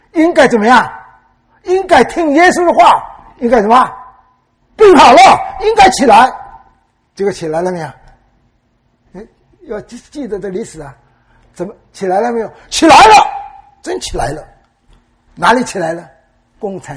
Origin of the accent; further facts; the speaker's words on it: China; 让他们了解我们中国人开放了，我们的基督教什么也可以自由传了。